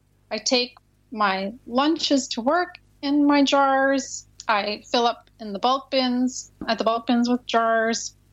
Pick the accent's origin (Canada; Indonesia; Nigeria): Canada; now in United States; We're Canadian, but we live in the U.S.